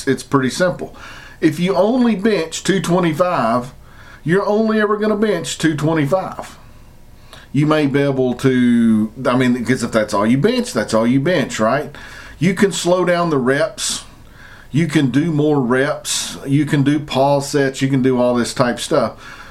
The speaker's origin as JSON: {"language": "English", "region": "Tennessee", "country": "United States", "said": "I'm a redneck from Tennessee"}